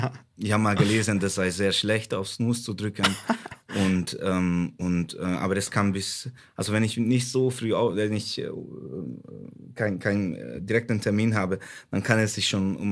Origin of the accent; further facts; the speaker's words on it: Hungary; German is a second language; now in Nufringen, Germany; Ja, ich bin in Ungarn aufgewachsen. Vielleicht hört man meinen Akzent.